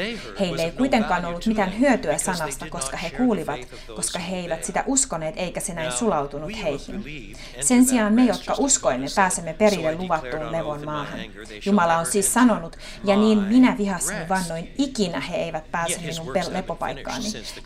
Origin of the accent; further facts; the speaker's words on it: Canada; Te olette suomalaisia, minä olen kanadalainen